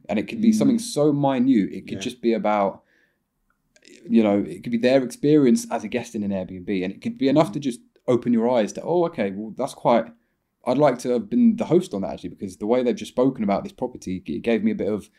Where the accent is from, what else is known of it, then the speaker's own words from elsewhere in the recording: London, United Kingdom; South London.